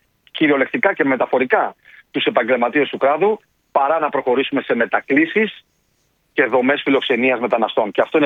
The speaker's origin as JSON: {"language": "Greek", "country": "Greece", "said": "Αγαπάω πολύ την πατρίδα μου και έχουμε κάνει τεράστια προσπάθεια και την έχουμε φέρει στις πρώτες θέσεις των προτιμήσεων των επισκεπτών. Αυτό έρχονται στη χώρα μας να δουν. Την Ακρόπολη μας"}